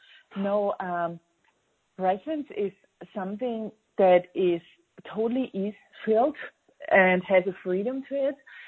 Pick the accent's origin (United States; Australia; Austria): Austria; I'm from Austria, by the way, for everyone out there.